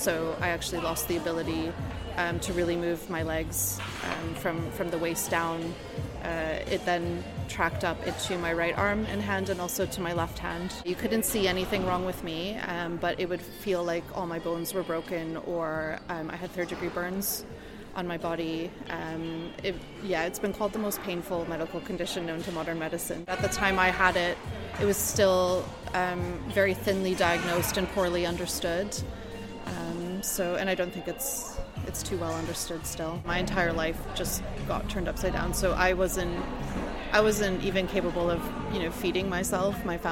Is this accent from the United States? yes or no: no; Canada; In my home country of Canada.